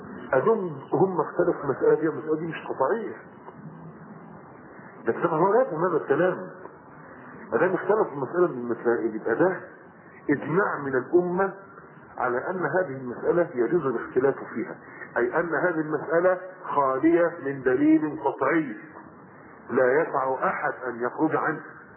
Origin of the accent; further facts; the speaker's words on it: Egypt; قلت له يا عم الشيخ، عندنا في مصر لما ضحكوا عليه